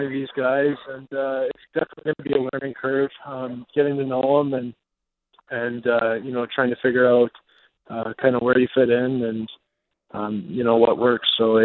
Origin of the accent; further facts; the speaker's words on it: Weyburn, Saskatchewan, Canada; also born or lived in Estevan; I was born in Estevan, but I'm from Weyburn, Saskatchewan, not about an hour away.